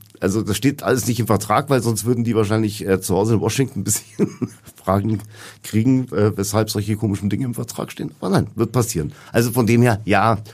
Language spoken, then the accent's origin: German; Munich, Bavaria, Germany; Und ich bin in München geboren, aufgewachsen und musste mich dann irgendwie, damals musste man sich noch entscheiden für eine Staatsbürgerschaft.